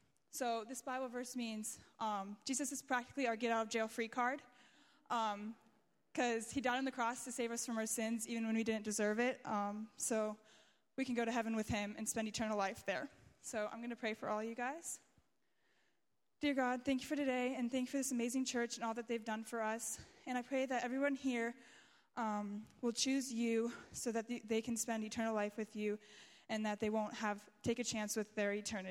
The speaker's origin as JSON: {"language": "English", "town": "Johnstown", "region": "Pennsylvania", "country": "United States", "said": "I'm from Johnstown, Pennsylvania."}